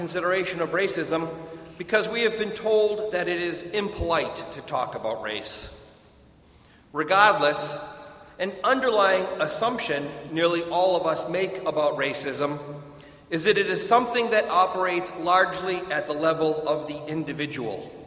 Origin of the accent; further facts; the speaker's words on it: Boston, Massachusetts, United States; I'm from Boston, and every year I make a comment about my accent